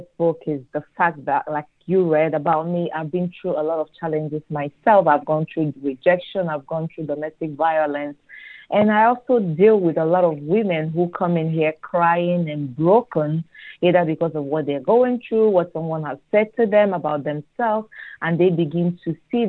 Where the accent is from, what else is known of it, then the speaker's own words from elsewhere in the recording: Nigeria; now in United States; because I'm originally from Nigeria, to study law